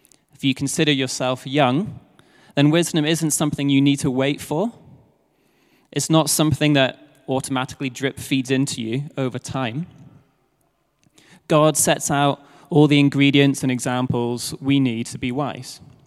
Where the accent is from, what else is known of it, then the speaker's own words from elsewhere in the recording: United Kingdom; I'm British and she's American.